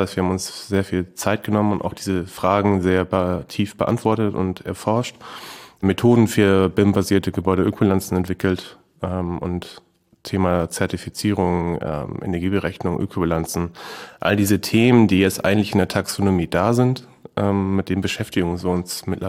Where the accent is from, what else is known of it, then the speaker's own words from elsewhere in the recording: Heidenau, Lower Saxony, Germany; now in Cologne, Germany; ich bin aufgewachsen in Niedersachsen, in einem kleineren Örtchen mit ungefähr 2.500 Einwohnern. Das heißt Heidenau. Das ist zwischen Hamburg und Bremen eigentlich. Genau, und da bin ich dann 2012 von da nach Köln gezogen.